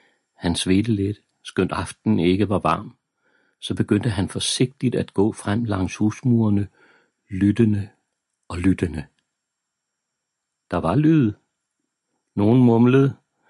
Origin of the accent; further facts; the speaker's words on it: Odense, Region of Southern Denmark, Denmark; Jeg beholdt miljøet, hvor jeg er vokset op, Stålstræde midt i Odense centrum